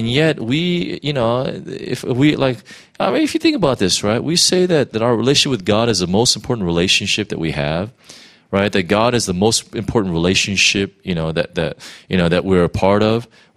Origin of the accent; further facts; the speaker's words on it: United States; I'm not really into hockey all that much because I'm American.